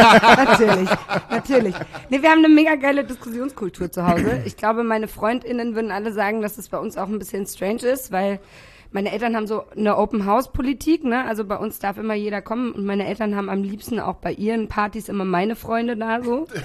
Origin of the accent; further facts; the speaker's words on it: Munich, Bavaria, Germany; Ich komme ursprünglich aus München, habe da auch 28 Jahre gelebt.